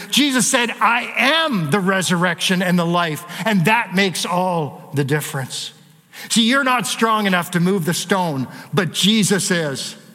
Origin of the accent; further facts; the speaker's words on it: Canada; I'm from Canada. We don't want to see snow.